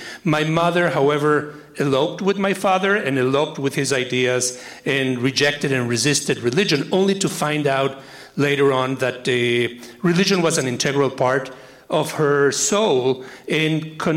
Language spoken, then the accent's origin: English; Mexico; now in United States; I am an immigrant from Mexico, a descendant of Eastern European Yiddish-speaking Jews who intended to come to the United States.